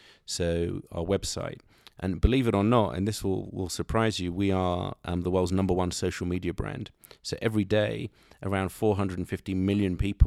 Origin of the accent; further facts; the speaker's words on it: United Kingdom; And so when growing up, I would describe myself as a British black person.